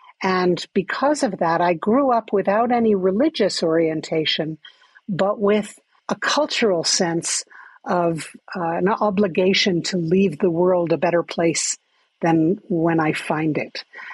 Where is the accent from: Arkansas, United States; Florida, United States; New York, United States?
New York, United States; New York City; as a child, I grew up in New York City, but I was always a block and a half from Central Park.